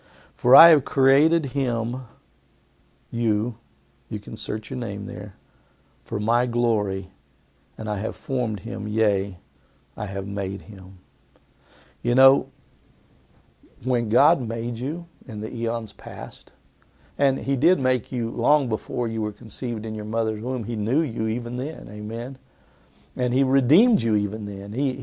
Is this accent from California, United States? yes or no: no; Tulsa, Oklahoma, United States; So, I grew up in West Tulsa, but there was a half a year when my mom was homesick for her mother, and we moved to Tahlequah.